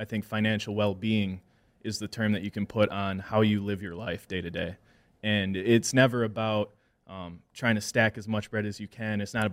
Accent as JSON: {"language": "English", "region": "Wisconsin", "country": "United States", "tie": "born or raised there", "said": "Like I'm a mixed kid and I'm in an Irish, you know, Wisconsin family."}